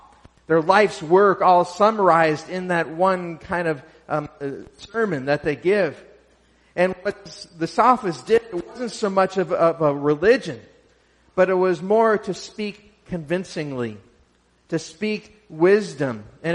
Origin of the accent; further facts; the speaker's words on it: Minnesota, United States; Now here, I'm from Minnesota, many of you may know, and I'm having a hard time with this sermon today because do you say rooted or rooted?